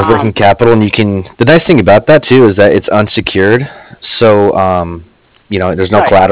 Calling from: San Diego, California, United States; I'm in California, San Diego.

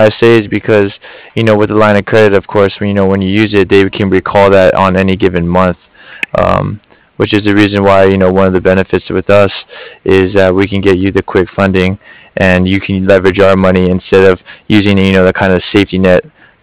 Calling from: Cardiff, Wales, United Kingdom; I'm calling from Cardiff.

